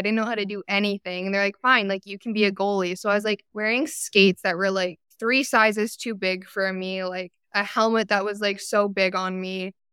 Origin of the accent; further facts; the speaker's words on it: Saskatchewan, Canada; So I grew up in Saskatchewan. That's where I'm from.